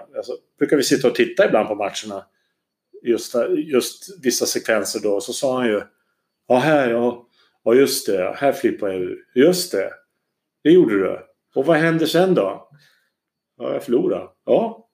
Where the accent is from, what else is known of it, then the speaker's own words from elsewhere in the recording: Sweden; Peter Carter kom från Australien, jag kom från Sverige, så vi mixar ju våra stilar då